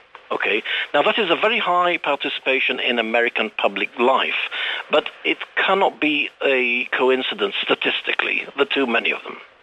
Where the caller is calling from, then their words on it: Calpe, Valencian Community, Spain; from Calpe.